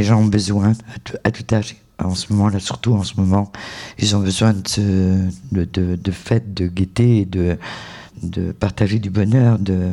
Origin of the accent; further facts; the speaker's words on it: Normandy, France; même dans la Manche, puisque je suis originaire de la Manche